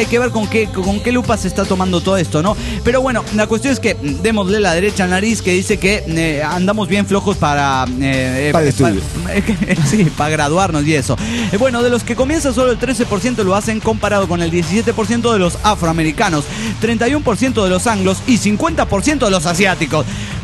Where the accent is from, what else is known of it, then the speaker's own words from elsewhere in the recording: Puebla, Mexico; now in Madrid, Spain; soy originaria de Puebla.